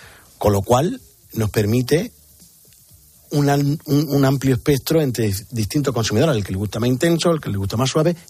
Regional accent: Jaén, Andalusia, Spain; los que somos de Jaén

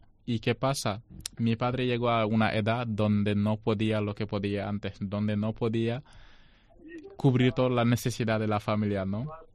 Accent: Senegal; moved away as an adult; Ahí en mi país no hay eso. Pues, ¿qué pasa? A los jóvenes que están estudiando, pasa toda la vida entera estudiando

